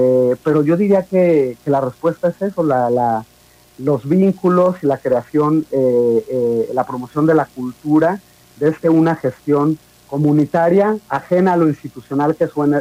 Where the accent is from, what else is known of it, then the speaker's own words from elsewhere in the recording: Mexico; como mexicanas, como mexicanos